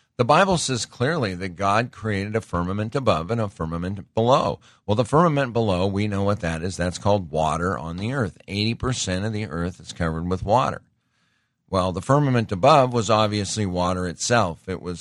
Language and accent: English; Montana, United States; I grew up in Montana. We used to have to pick rock every year, pick more rock.